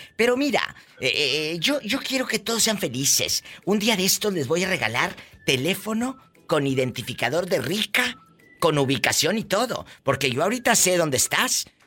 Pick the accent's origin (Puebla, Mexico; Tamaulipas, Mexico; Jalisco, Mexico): Tamaulipas, Mexico; Matamoros; born there; Yo también soy de Matamoros, Tamaulipas, y me emociona recibir una llamada de alguien de la tierra donde uno nació.